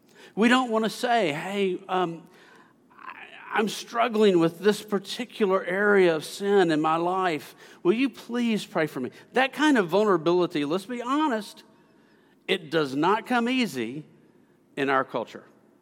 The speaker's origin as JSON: {"language": "English", "region": "the South", "country": "United States", "said": "Southerners, I'm a Southerner, I can say this."}